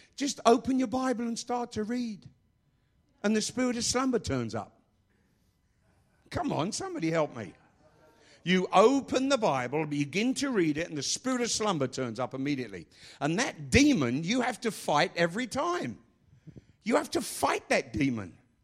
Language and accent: English; England, United Kingdom; I'm English.